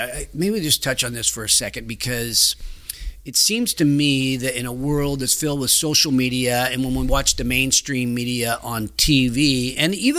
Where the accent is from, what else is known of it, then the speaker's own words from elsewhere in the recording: Roseville, California, United States; now in Loomis, United States; I grew up in Roseville. I live in Loomis. I've never gone anywhere.